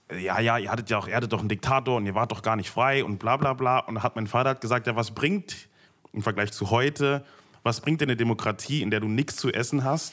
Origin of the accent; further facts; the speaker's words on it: Germany; born there; Meine Eltern kommen aus dem Kongo beide. Ich bin in Deutschland geboren. Das heißt, ich bin da immer so zwischen zwei Welten.